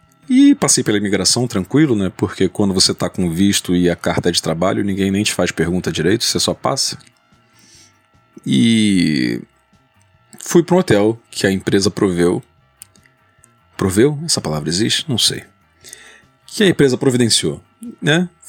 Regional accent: Brazil; now in Portugal; No caso eu sou brasileiro, né, mas tenho documento português também e vivo lá.

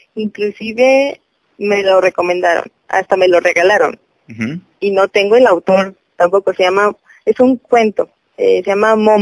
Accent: Mexico; Que tenemos que, como mexicanos, yo poder decir

